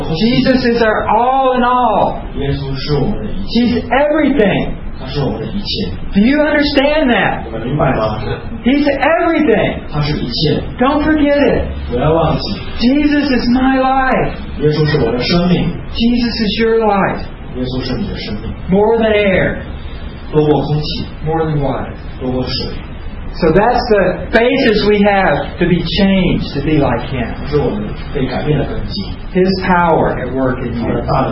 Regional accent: United States; I'm American.

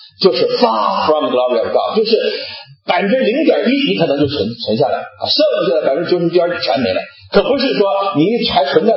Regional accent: China; 对于我们中国人来讲

